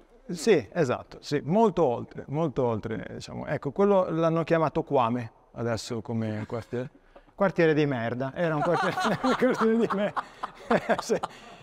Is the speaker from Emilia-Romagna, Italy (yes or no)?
no; Genoa, Liguria, Italy; Vabbè, io sono cresciuto ovviamente a Genova.